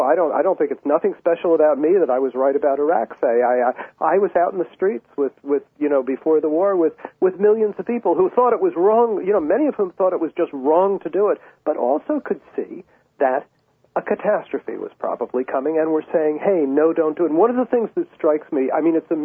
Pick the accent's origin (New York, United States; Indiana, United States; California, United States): New York, United States; New York City; If the New York Times, that's my hometown paper